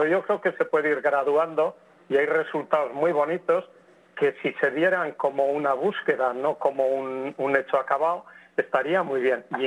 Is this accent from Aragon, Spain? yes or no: yes; Aragon, Spain; Y yo mismo, que aquí en España, en Aragón, en mi tierra, dirigí durante un tiempo un programa de divulgación matemática para escolares